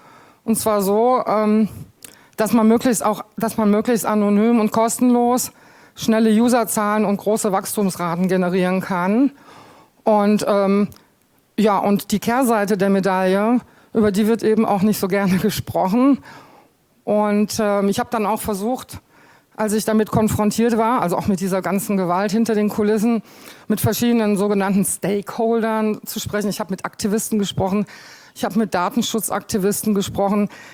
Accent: Berlin, Germany; now in Hamburg, Germany; Moin, moin, sagt man so schön hier in Hamburg, ne? Ich komme aus Berlin

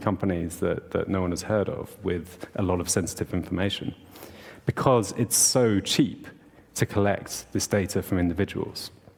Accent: United Kingdom; The UK, my home country

